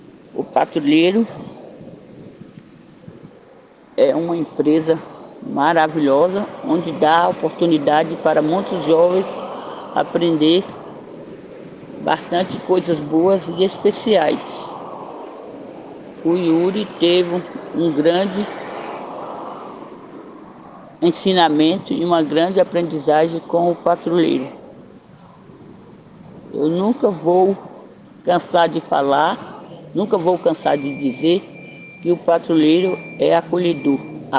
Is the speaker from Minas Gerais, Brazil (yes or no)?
yes; Monte Azul, Minas Gerais, Brazil; now in Valinhos, Brazil; sou mãe do Yuri Guilherme, vim da cidade de Monte Azul, Minas Gerais.